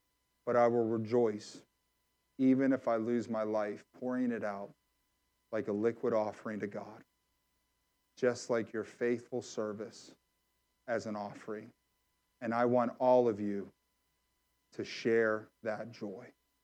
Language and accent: English; McKeesport, Pennsylvania, United States; I wanted a certain instrumental to be played right now because I am from McKeesport.